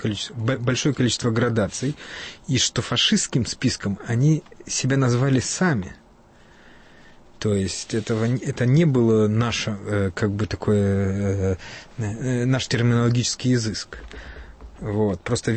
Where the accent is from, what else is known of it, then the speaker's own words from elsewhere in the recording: Moldova; Я сам родом из Молдавии, и там всплеск национализма был огромный.